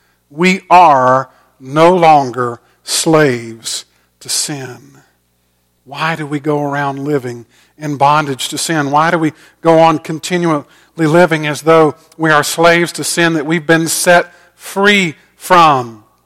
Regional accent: Augusta, Georgia, United States; I grew up in Augusta, and we would go a few times a year all the way across the state.

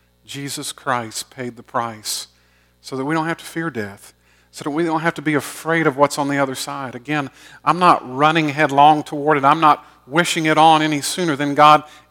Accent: Georgia, United States; It has nothing to do with me being raised in a good family or growing up in Georgia.

